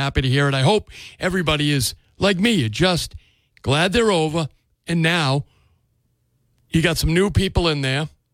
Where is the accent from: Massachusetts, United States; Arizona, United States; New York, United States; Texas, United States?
Massachusetts, United States; Freetown; also born or lived in Fairhaven; And so Fairhaven was my first town. Of course, I grew up in Freetown, but we spent all our summers here in Fairhaven and still have the place here in Fairhaven.